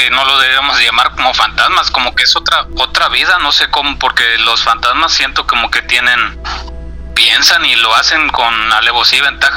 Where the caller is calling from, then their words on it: Ciudad Mante, Tamaulipas, Mexico; soy de Ciudad Mante, Tamaulipas.